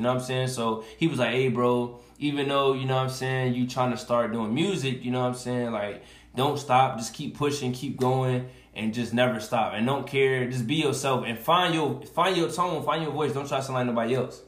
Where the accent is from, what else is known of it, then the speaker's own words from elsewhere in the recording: Newark, New Jersey, United States; I started actually rapping as a kid growing up in Jersey, because that's where I'm from, New Jersey.